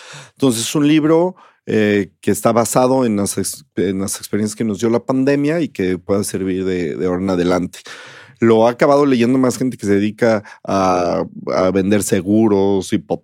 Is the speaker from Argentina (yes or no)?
no; Mexico; buscamos transmitir principios, valores y virtudes que todos tenemos como mexicanos, ¿no?